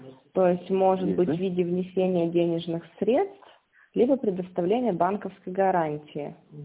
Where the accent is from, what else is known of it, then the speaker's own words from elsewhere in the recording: Irkutsk, Irkutsk Oblast, Russia; Так, мы из Иркутска, получается.